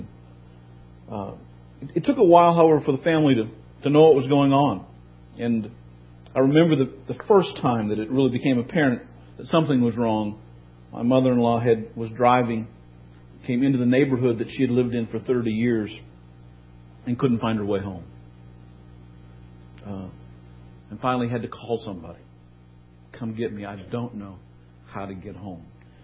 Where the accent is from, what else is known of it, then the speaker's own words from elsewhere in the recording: Canada; I'm a Canadian evangelist